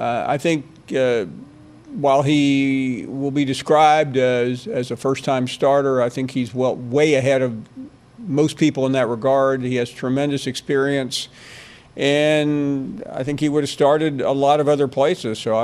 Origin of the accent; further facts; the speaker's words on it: Tennessee, United States; also born or lived in Alabama; But then again, I'm from Tennessee and lived in Alabama.